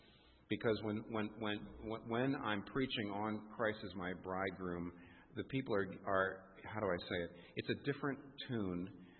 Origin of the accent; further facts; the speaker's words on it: United States; I still haven't figured out what that is, and I'm an American.